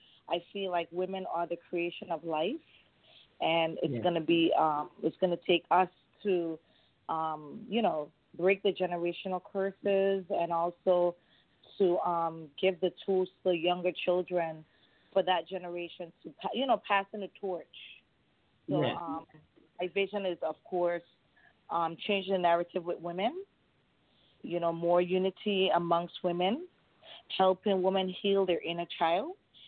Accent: St. Croix, U.S. Virgin Islands; I am from the Virgin Islands, the United States Virgin Islands, St. Croix.

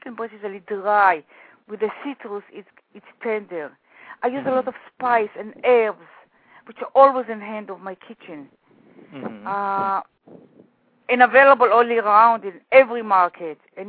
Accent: Tel Aviv, Tel Aviv District, Israel; I was born in Israel, in Tel Aviv. I was raised in very big house and backyard and front yard.

